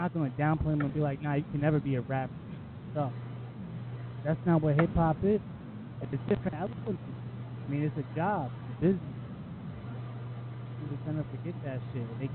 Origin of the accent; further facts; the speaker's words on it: New York, United States; now in Connecticut, United States; I'm from New York, bro. I live in Connecticut.